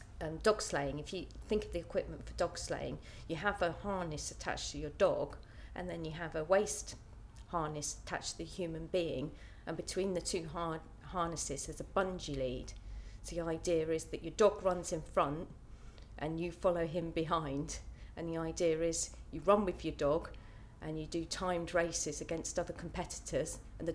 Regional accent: Faringdon, South East England, United Kingdom; I'm aged 35 and I come from Farringdon, Oxfordshire.

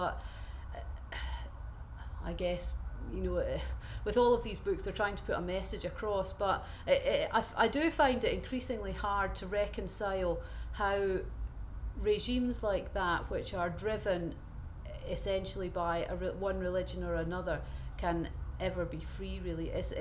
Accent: Hereford, West Midlands, United Kingdom; I'm 44 and I'm from Hereford.

